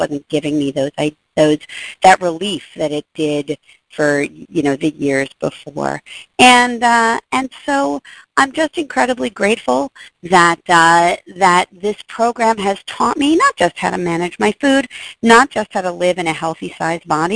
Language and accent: English; New York, United States; I'm a New Yorker, and I lived through 9/11 abstinently.